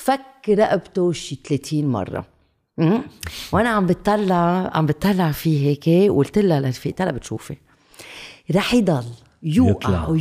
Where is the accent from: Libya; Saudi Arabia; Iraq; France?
France; now in Lebanon; لما كنت صغيرة بفرنسا وكنت أعمل سكي ريلي منيح يعني